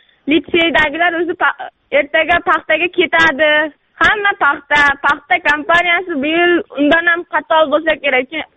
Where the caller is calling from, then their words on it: Kumkurgan, Surxondaryo Region, Uzbekistan; Surxondaryodan doimiy tinglovchilaringiz bo'laman.